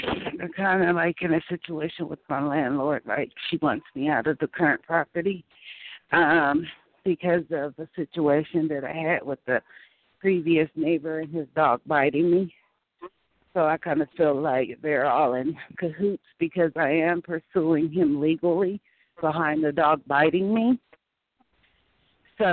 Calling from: Denver, Colorado, United States; I'm calling from Denver, Colorado.

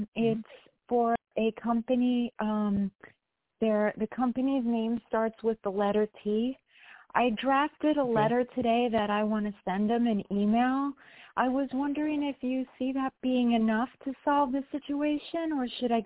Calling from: New York, United States; I'm also calling from New York.

